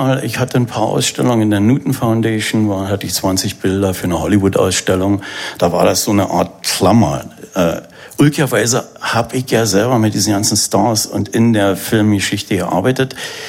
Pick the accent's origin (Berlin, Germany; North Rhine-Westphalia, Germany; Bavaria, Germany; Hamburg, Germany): Berlin, Germany; accent: Berlin; aber als Berliner, wie man ja auch klar hören kann, da helfen keine Pillen. Da muss ich natürlich immer wieder herkommen und bin in der Zwischenzeit immer wieder hier gewesen.